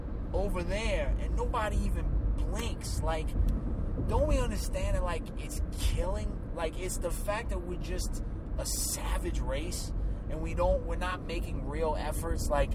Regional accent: New Orleans, Louisiana, United States; of course, I'm from New Orleans. I've been seeing gay festivals since I was, like, 8.

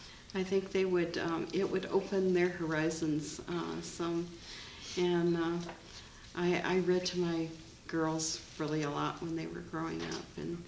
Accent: United States; I come from the States, and so when we homeschooled

